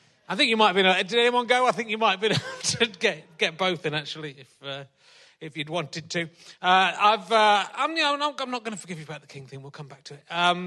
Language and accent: English; York, Yorkshire and the Humber, United Kingdom; born there; because I was born in York, which is where Richard of York.